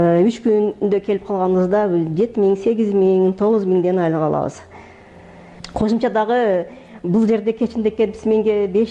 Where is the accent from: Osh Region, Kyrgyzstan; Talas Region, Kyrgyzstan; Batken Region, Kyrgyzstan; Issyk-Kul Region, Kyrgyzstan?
Batken Region, Kyrgyzstan; Batken; born or raised there